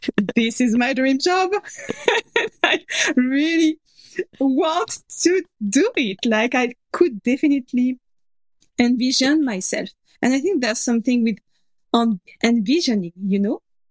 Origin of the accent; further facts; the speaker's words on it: Cameroon; growing up in Cameroon, being a kid and being a teenager was great, actually. Always sunny all the year, and being like feeling rooted to the country. And I was there from 2 years old, so I had friends there from kindergarten.